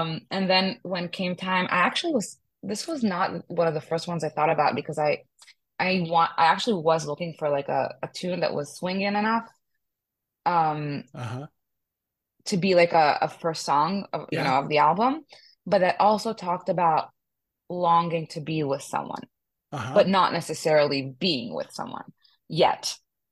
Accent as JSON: {"language": "English", "country": "Israel", "said": "I'm from Israel."}